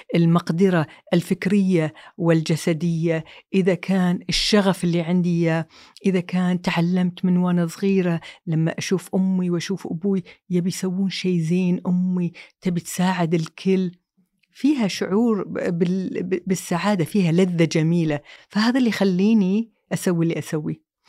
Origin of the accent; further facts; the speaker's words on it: Kuwait; moved away as an adult; أتذكر يوم اللي بعد أسبوعين طلعنا من الكويت